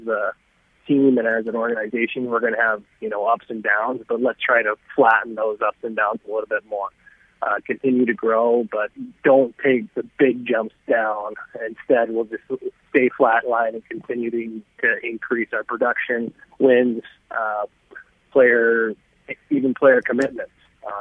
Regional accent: Minnesota, United States; I run a youth hockey camp back in my home state of Minnesota

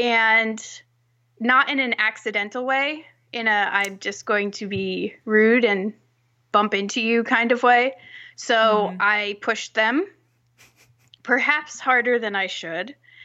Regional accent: New England, United States; I grew up in New England, and it's fairly liberal around here, all things considered.

